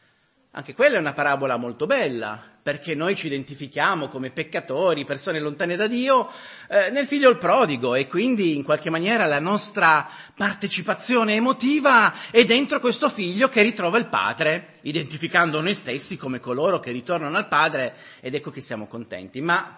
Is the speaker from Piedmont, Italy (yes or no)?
yes; Turin, Piedmont, Italy; io sono nato e cresciuto a Torino, anche mio papà, ma il mio nonno proviene dalle aree agricole del sud, era pugliese